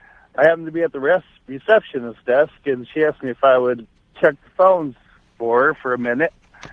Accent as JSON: {"language": "English", "town": "Paducah", "region": "Kentucky", "country": "United States", "lives_now": "Cleveland, United States", "said": "I'm calling from, I'm in Cleveland, Ohio. I'm from Paducah."}